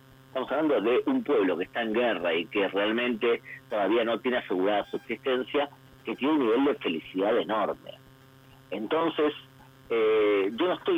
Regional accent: Argentina; born there; Argentina, mi país natal

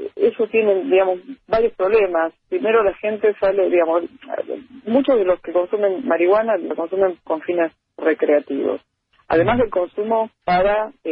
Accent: Argentina; somos de Argentina.

